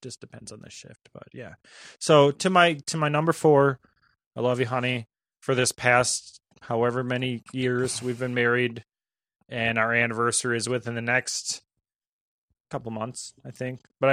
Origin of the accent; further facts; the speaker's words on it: England, United Kingdom; you're American. I'm English.